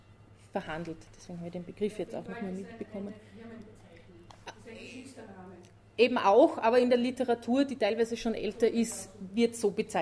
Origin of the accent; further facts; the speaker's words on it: Kumberg, Styria, Austria; in der Nähe, wo ich aufgewachsen bin. Ich bin Steirerin und in Kumberg gibt es eben auch einen Friedwald seit ein paar Jahren.